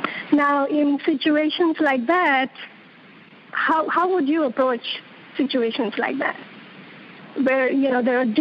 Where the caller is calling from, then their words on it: San Jose, California, United States; I'm calling from San Jose.